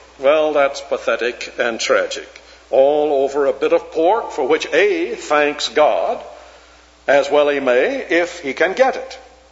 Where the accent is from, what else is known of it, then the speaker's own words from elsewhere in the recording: Alabama, United States; also born or lived in South Carolina; When I grew up in Alabama, in the little town in which my grandmother lived, the drugstore was only open on Sunday afternoon from 3 to 4